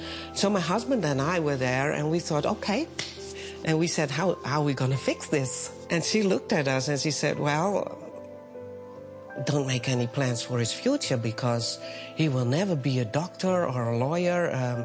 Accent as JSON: {"language": "English", "country": "Netherlands", "said": "I'm from Holland."}